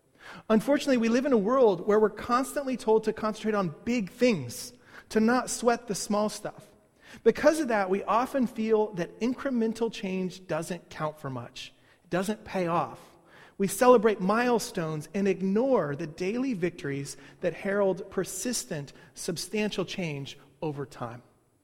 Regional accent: Midwest, United States; Spangers, I'm from the Midwest.

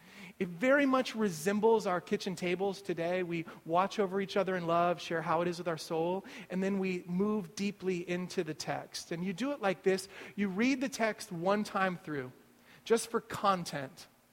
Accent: Midwest, United States; my own experience of growing up in the Midwest and moving out to this space.

